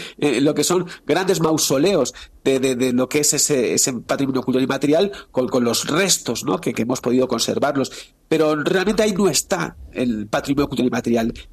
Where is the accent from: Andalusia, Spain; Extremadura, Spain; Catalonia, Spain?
Extremadura, Spain; now in Madrid, Spain; nos sentíamos a veces avergonzados diciendo que somos extremeños en Madrid